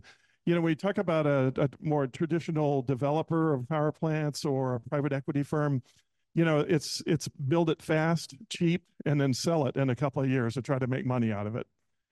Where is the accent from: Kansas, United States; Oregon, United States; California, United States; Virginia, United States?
California, United States; Ventura; I was born and raised in Ventura. You know, my grandparents lived in Taft, and, you know, grandpa worked for Standard Oil his whole career.